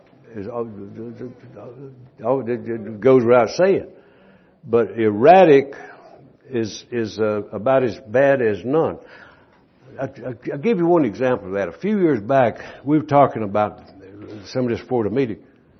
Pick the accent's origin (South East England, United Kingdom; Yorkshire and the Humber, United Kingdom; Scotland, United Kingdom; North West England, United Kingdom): Scotland, United Kingdom; moved away as an adult; We came over from Scotland about how we do our meetings. But if we'd let you, you'd have probably said, now here's how we do it in Dundee, you know.